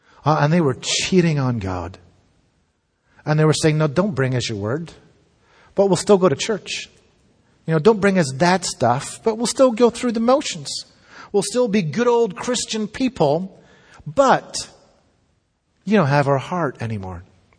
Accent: Scotland, United Kingdom; I'm British. I'm Scottish. I'm born in the UK. So I'm from Great Britain. My passport, my British passport, tells me that I'm a subject. I'm not a citizen. See, I was born under a monarchy.

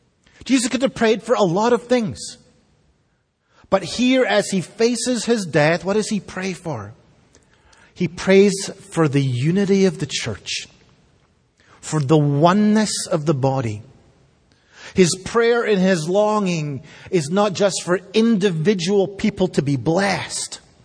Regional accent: Scotland, United Kingdom; I grew up in the United Kingdom. The United Kingdom is the nation that represents four separate nations, Scotland, England, Northern Ireland, and Wales

